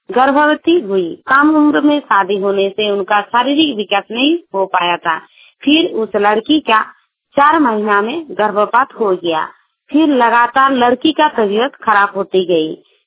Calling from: Manjhghat, Jharkhand, India; मंझघाट जिला पूर्वी सिंहभूम से बोल रही हूँ।

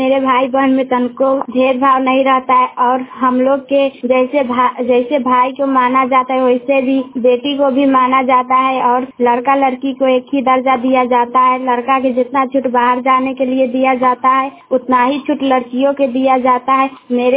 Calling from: Madhuban, Bihar, India; मैं ग्राम मधुबन से बोल रही हूँ। मेरा पंचायत पकड़ी पकोही है। मेरा जिला मुजफ्फरपुर, थाना करजा है, भाया पताही, पिन कोड 84113।

